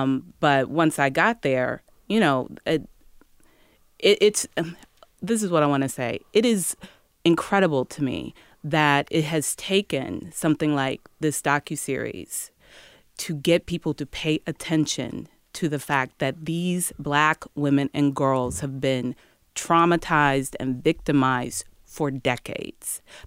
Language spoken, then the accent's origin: English; Chicago, Illinois, United States; Yeah, and I'm from Chicago. I remember seeing … when he was in a talent show at Kenwood High School, which is where he went to high school